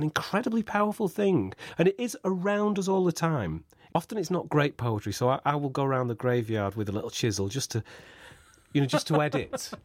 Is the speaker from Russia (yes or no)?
no; North West England, United Kingdom; I was from Lancashire. I had meat pies. I grew up with meat pies. Didn't know a black person properly till I was 16.